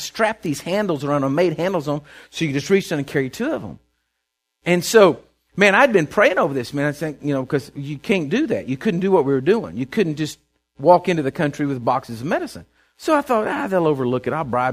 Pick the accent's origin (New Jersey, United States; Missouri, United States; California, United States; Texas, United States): Texas, United States; Said, howdy, how you doing? Pulled out my passport, put her down. I said, I'm from Texas.